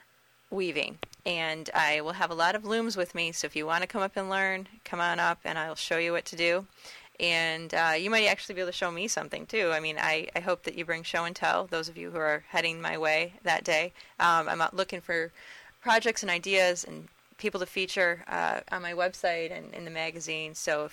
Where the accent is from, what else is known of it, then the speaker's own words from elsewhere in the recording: Detroit, Michigan, United States; I was born in Detroit, grew up in the suburban area